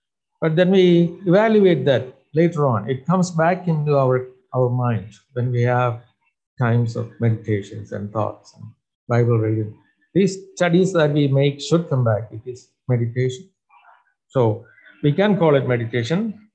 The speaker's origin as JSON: {"language": "English", "region": "Minnesota", "country": "United States", "said": "I come from Minnesota."}